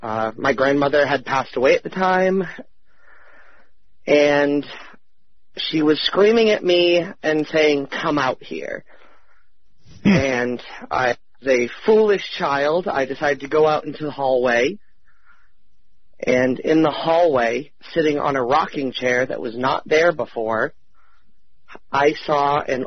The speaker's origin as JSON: {"language": "English", "town": "East Hampton", "region": "Massachusetts", "country": "United States", "said": "I'm from East Hampton, Massachusetts."}